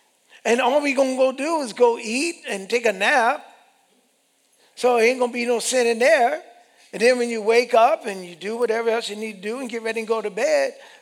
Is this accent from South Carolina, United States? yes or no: yes; Orangeburg, South Carolina, United States; I was born and raised in Orangeburg.